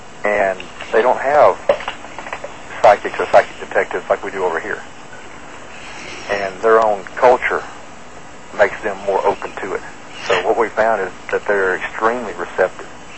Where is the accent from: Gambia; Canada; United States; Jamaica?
United States; Texas; I mean, I grew up in Texas. I lived in the South just about my whole life.